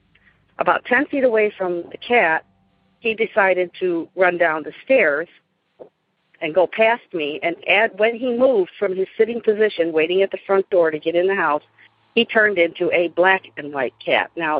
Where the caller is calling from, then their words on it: Chicago, Illinois, United States; I'm calling from the Chicago area